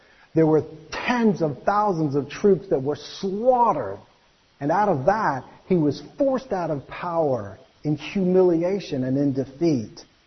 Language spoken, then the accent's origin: English; United States; I'm an American, but I'd heard his name